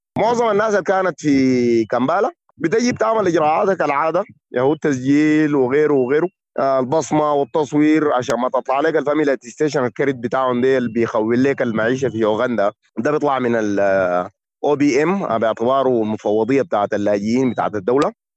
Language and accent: Arabic; Sudan; عندهم حاجة هنا قرب للفاصوليا عندنا في السودان